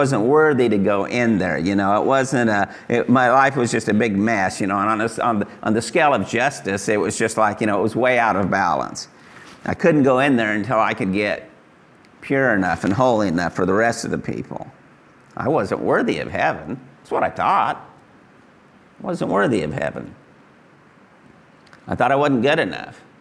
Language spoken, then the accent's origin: English; Wichita, Kansas, United States; And so growing up, I grew up in Kansas. This has been my home all this time. Grew up in Wichita, mostly South Wichita.